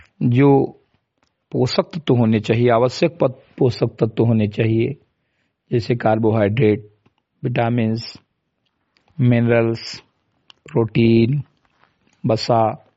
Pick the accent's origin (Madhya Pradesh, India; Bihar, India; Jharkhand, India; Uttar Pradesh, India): Uttar Pradesh, India; ग्राम सभा सिमरी कटाई विकास खंड मैनपुरा जनपद बहराइच का मूल निवासी हूं